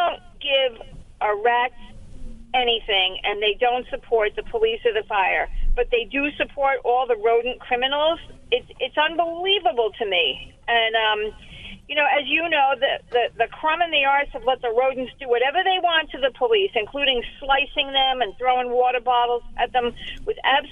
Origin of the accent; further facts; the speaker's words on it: New Jersey, United States; New York City is my home area. I grew up in North Jersey. I went to college a little bit above the Bronx, up in New Rochelle. I worked in Lower Manhattan.